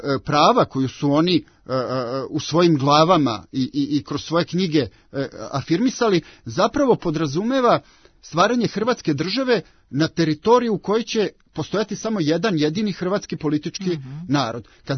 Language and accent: Serbian; Vojvodina, Serbia; Ja sećam se dobro 90. godina i dolazim iz Vojvodine i dobro su mi poznati ti događaji.